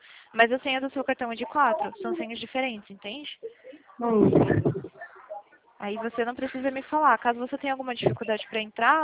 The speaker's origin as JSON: {"language": "Portuguese", "town": "Atibaia", "region": "São Paulo", "country": "Brazil", "said": "eu sou de Atibaia, São Paulo, tá? Bem interior de São Paulo."}